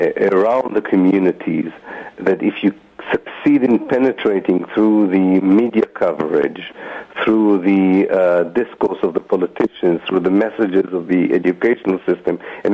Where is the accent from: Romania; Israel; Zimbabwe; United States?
Israel; people who come from the same milieu in which I grew up in Israel